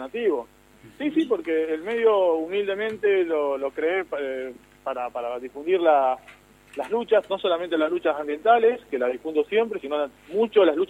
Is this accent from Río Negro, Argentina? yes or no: no; Santa Lucía, San Juan, Argentina; now in Trelew, Argentina; yo soy de Santa Lucía, radicado acá en Trelew.